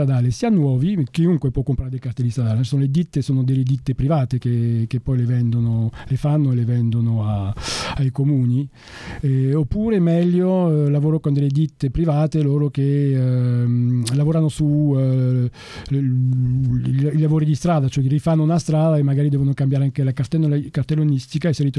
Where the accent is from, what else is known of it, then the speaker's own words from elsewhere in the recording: France; Italian is a second language; in quanto francese ho l'occasione di confrontare queste due culture